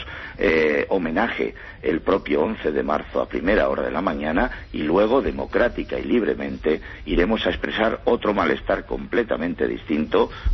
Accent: Spain; Pues mira, los españoles ni somos helenos, ni somos griegos, ni queremos ser apaleados como los ciudadanos griegos.

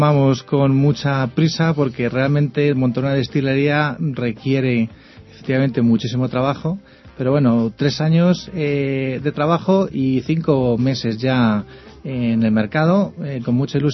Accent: Community of Madrid, Spain; nos hace sentir a todos orgullosos como españoles y como madrileños, claramente

